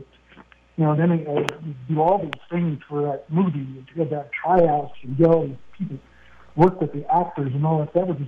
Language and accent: English; California, United States; growing up in the South Bay